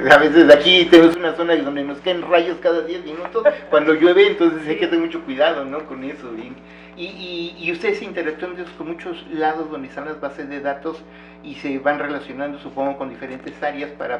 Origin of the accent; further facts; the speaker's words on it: Chiapas, Mexico; Y pero resulta que en mi pueblo, Chiapas, alguna vez se quemó el registro civil